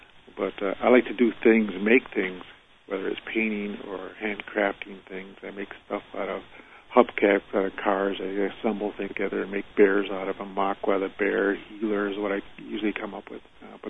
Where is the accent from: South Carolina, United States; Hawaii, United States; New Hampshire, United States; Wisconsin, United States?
Wisconsin, United States; I'm Ojibwe from Wisconsin. Lac Qui Ré is the reservation I'm from. I'm Ottawa from my mother from Michigan, and again, Ojibwe from my father from Lac Qui Ré.